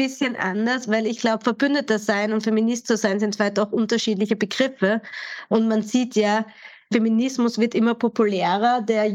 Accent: Styria, Austria; ich bin selbst in der Steiermark aufgewachsen, und als nicht weiße Frau am Land aufzuwachsen, das prägt natürlich.

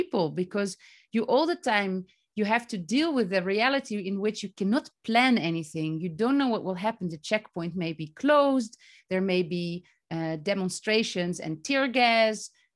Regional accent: Netherlands; You know, I'm from the Netherlands.

